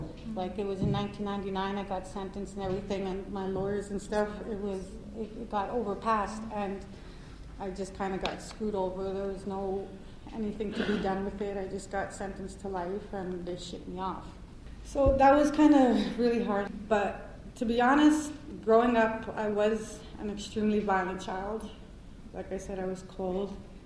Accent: Winnipeg, Manitoba, Canada; And where I grew up in Winnipeg, Manitoba. And if anybody knows anything about Winnipeg, it's very gang-oriented, a lot of street gangs, a lot of violence

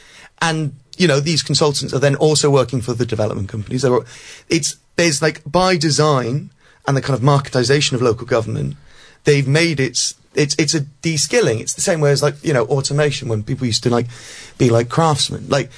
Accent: Cardiff, Wales, United Kingdom; I mean, I'm from Cardiff and we're kind of that much further down the road

